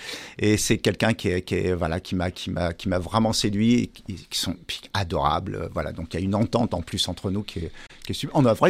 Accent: Lyon, Auvergne-Rhône-Alpes, France; Enfin, moi, je viens de Lyon

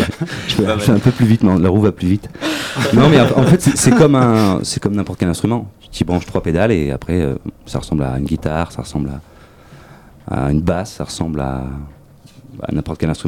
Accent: Nouvelle-Aquitaine, France; J'ai essayé de bouger un peu ailleurs, bah, pas loin, hein, à Limoges. Et bah, voilà, bah, en fait, non, j'ai décidé de revenir, je me sentais mieux ici, en Corrèze.

